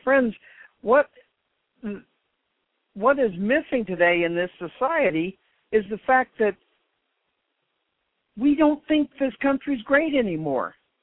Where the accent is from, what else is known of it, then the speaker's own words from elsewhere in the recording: Gunnison, Colorado, United States; I lived in Gunnison, a small town on the western slope in the middle of nowhere.